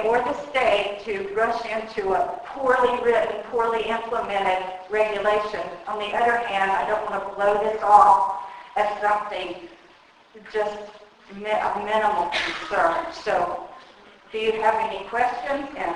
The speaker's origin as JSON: {"language": "English", "region": "the South", "country": "United States", "said": "I'm from the South. We don't typically talk fast, so this is a challenge."}